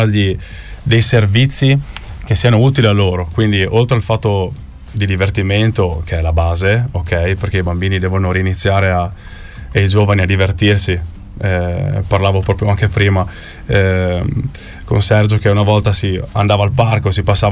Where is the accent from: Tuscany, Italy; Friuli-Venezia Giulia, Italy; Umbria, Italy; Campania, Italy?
Friuli-Venezia Giulia, Italy; Tolmezzo; Io vengo da Tolmezzo e, ok, sono abituato a vedere tanti bambini